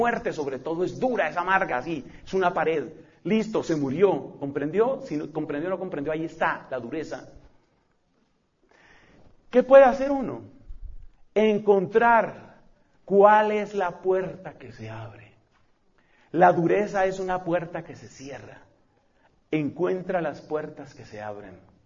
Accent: Colombia; como yo soy colombiano, yo tengo que tener una visa

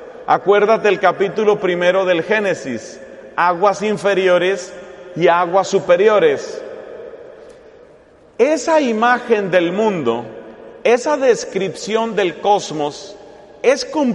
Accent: Colombia; en mi país, Colombia

